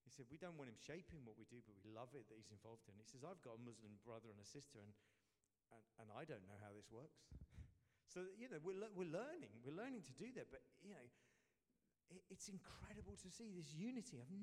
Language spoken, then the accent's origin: English; Luton, East of England, United Kingdom; now in Southampton, United Kingdom; I come from Luton originally, which is why I live in Southampton.